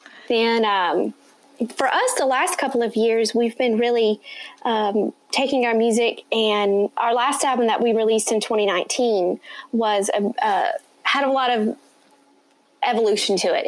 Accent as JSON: {"language": "English", "town": "Crum", "region": "Texas", "country": "United States", "tie": "born or raised there", "also_born_or_lived": "Burleson", "said": "And this is when we grew up in Crum, Texas, and then we moved to Burleson for quite a while"}